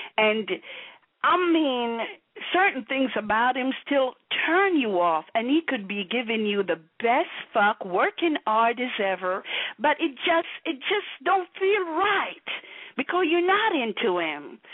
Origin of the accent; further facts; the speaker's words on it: Jamaica; moved away as an adult; now in United States; because I'm really from Jamaica. You know, I am Jamaican. Wagwan. Yeah. But I came to the U.S. like 25 years ago, but still born Jamaican